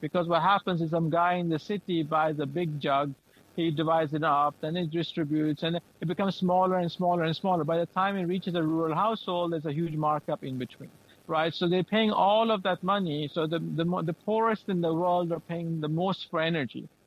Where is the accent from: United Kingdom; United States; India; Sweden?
Sweden; also born or lived in Pakistan; coming from Pakistan, I grew up in Sweden.